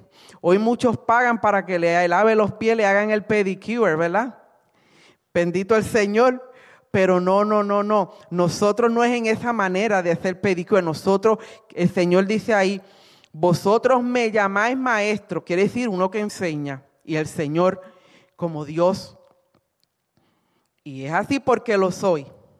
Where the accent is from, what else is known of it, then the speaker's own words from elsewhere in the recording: Puerto Rico; cuando pequeña, allá en Puerto Rico, no sé si en otros países lo hacen